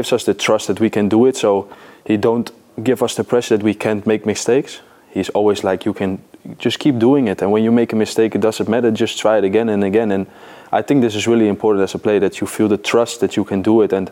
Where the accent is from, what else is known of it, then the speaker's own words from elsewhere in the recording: Germany; when I came from Germany